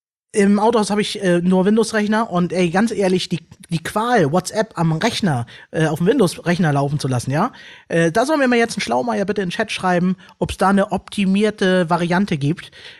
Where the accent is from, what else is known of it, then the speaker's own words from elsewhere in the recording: Turkey; also ich bin Türke